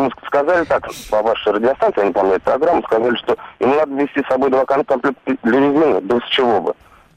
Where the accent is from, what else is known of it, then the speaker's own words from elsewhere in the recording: Tyumen, Tyumen Oblast, Russia; я из Тюмени.